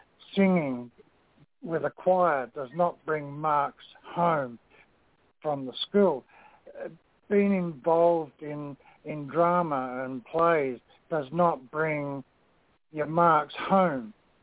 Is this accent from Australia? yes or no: yes; Australia; That's simple. I'm Australian. What do you expect?